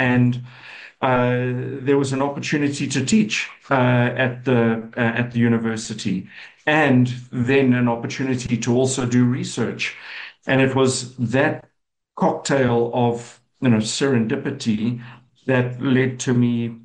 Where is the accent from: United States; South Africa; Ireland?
South Africa; Durban, KwaZulu-Natal; born there; I was born in Durban. I went to a school called Westfall Boys High